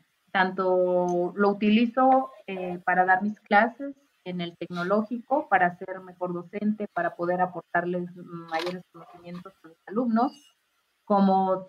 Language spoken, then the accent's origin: Spanish; Mexico; como mexicanos, podemos hacer que nuestra industria crezca.